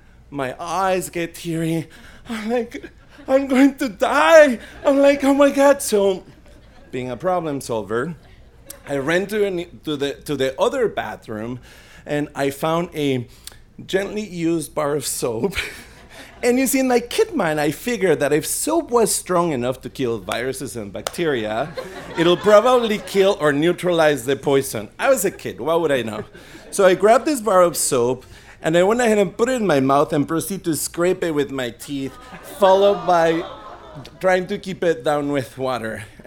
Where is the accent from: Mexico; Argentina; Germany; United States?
Mexico; I was about 7 or 8 years old, and I grew up in Mexico